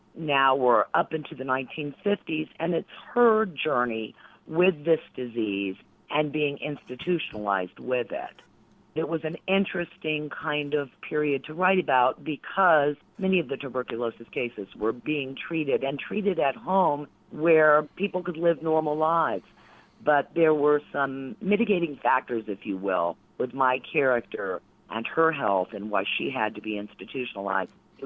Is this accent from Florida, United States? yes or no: yes; Miami, Florida, United States; because I'm originally from Miami, and it's just, you know, it's a very different world.